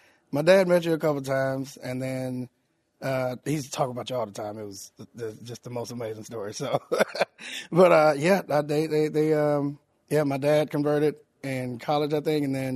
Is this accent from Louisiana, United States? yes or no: no; Tallahassee, Florida, United States; Tallahassee, Florida. Tallahassee, Florida.